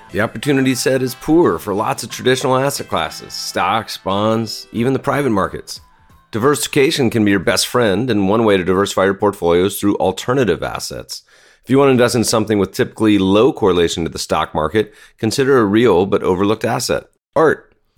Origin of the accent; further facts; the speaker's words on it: Winston-Salem, North Carolina, United States; I grew up partially in North Carolina, Vaca Road. My grandfather worked at R.J. Reynolds. I went to R.J. Reynolds High School.